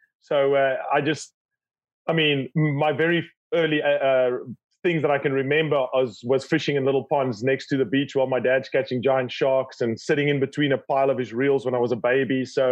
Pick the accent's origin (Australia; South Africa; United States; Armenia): South Africa; Born and raised in South Africa.